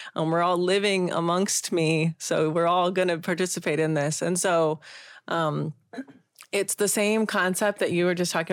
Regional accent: Indiana, United States; now in California, United States; I live in Northern California, but I'm from Northern Indiana.

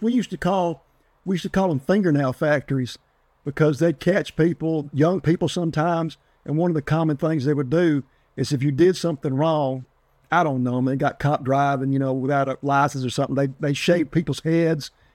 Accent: United States; That was my identity. That was who I was as an American.

